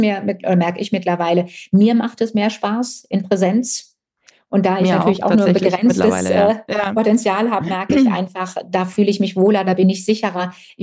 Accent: North Rhine-Westphalia, Germany; born there; now in Heidelberg, Germany; Ja, ich bin aus Westfalen gebürtig. Also das ist so, mich hat es seit vielen Jahren nach Heidelberg geschlagen.

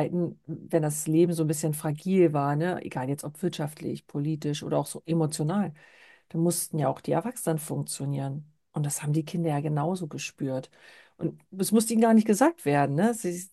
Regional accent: East Germany, Germany; Ich bin ja in der DDR aufgewachsen

